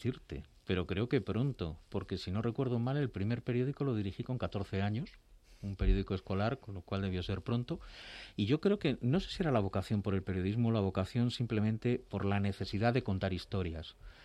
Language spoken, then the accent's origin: Spanish; Madrid, Community of Madrid, Spain; Pues yo nací en Madrid, nací en la plaza del Conde Vallesuchil.